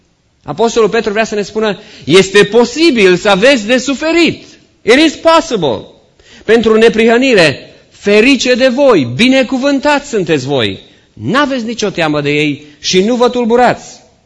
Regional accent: Romania; now in United States; dacă ești creștin, mai ales că suntem români, noi avem modul nostru, felul nostru de a ne, de a practica credința.

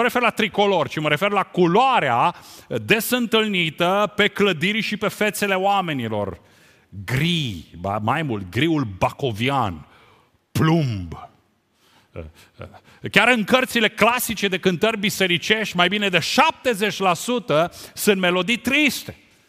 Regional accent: Romania; Noi suntem români și ne mândrim cu asta.

